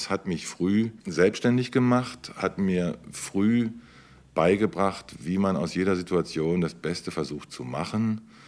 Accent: Duisburg, North Rhine-Westphalia, Germany; born there; also born or lived in Leipzig; zwischen Duisburg, meinem Geburtsort, und Leipzig, der Stadt, in die mein Vater nach dem Krieg gegangen ist

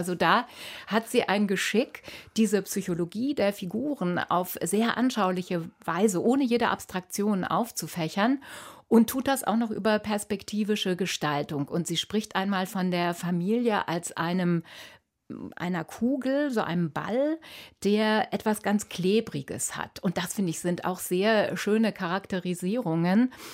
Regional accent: Northern Germany, Germany; was für mich als Norddeutsche hochinteressant ist, ist immer Stuttgart.

